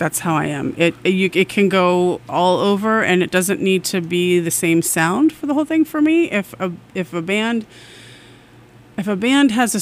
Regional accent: Ipswich, Massachusetts, United States; also born or lived in California; Yeah, so that's where my mom's from, and I grew up in Ipswich, Mass, on the North Shore.

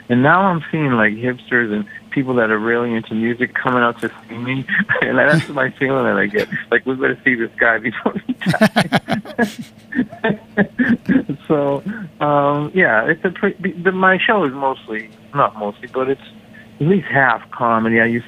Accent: Lynn, Massachusetts, United States; A lot of that book is about growing up in Lynn and my experience as a young person there and what it was like to be a kid down there

